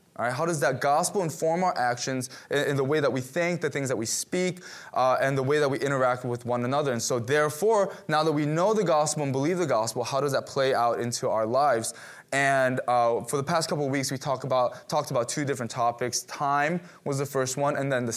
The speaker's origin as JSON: {"language": "English", "country": "United States", "said": "And the thing about being Korean American is this, that you got to know is this."}